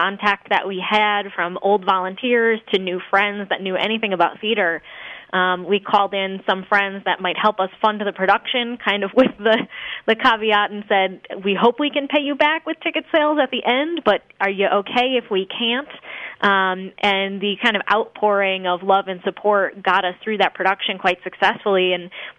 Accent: Cheshire, Connecticut, United States; So I grew up in Cheshire, Connecticut, and ultimately kind of headed back that way after college.

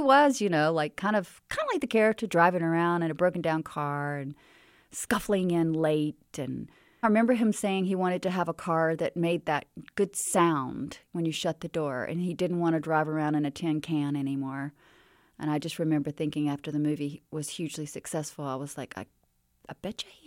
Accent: United States; I think they like to make fun of me that mostly because I'm American. I don't know, I guess I'm the only American in the movie

